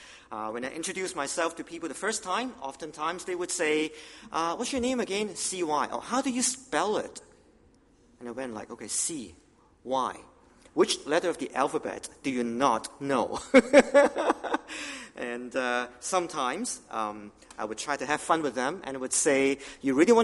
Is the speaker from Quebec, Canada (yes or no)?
no; Toronto, Ontario, Canada; I came from Toronto.